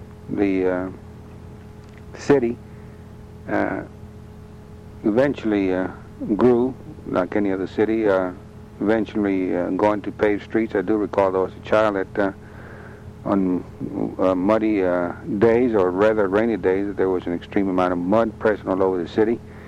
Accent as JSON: {"language": "English", "town": "Brownsville", "region": "Texas", "country": "United States", "tie": "born there", "said": "I was born in Brownsville, Texas, July 6, 1922. My parents originally came from Mexico and were naturalized citizens of the United States."}